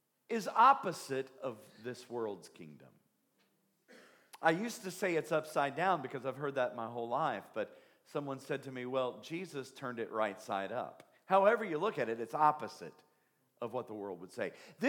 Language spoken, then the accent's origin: English; Kentucky, United States; Y'all know what double cousins are? I told you I'm from Southeast Kentucky.